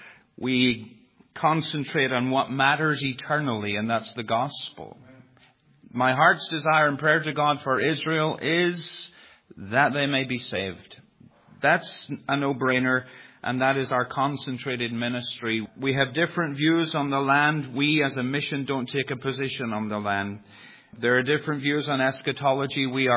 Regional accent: Northern Ireland, United Kingdom; now in United States; I moved to Northwest Arkansas 3.5 years ago from Northern Ireland.

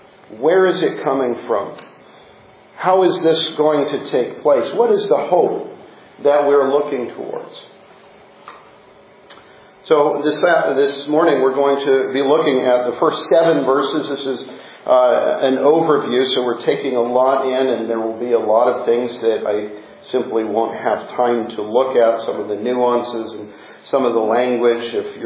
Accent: Midwest, United States; born there; I was born in the Midwest, and you could see forever, and so those sunrises and sunsets lasted for longer and were more visible.

